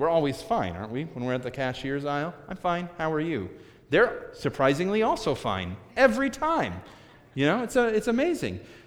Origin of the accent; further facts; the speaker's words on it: Chicago, Illinois, United States; Even growing up in Chicago, which is a very blue-collar town